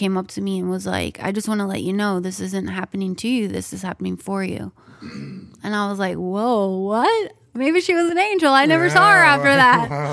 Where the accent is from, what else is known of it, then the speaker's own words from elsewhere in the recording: Montana, United States; I'm from Montana. I love drinking and driving.